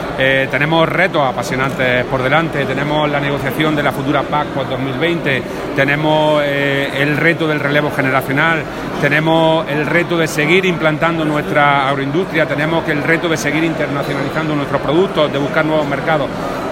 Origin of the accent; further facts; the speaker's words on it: Almería, Andalusia, Spain; estar en la mañana de hoy aquí en Almería, en mi tierra, con mi gente